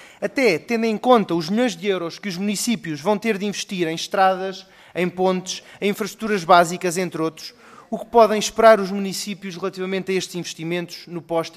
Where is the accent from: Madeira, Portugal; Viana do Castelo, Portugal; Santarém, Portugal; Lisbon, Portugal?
Santarém, Portugal; Tomar; Eu sou de Tomar